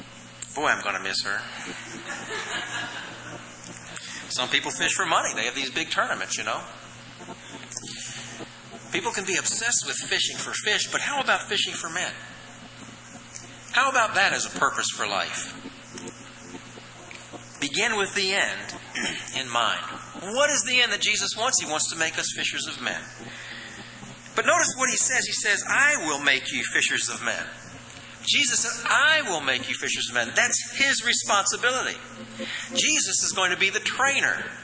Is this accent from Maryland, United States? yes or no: yes; Maryland, United States; And we'd get in the car and usually go down to the Potomac River. I was raised in Maryland.